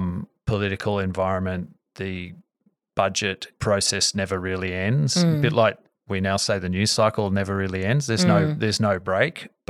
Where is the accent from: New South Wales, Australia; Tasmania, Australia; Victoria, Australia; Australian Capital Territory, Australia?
Australian Capital Territory, Australia; Canberra; I grew up in Canberra.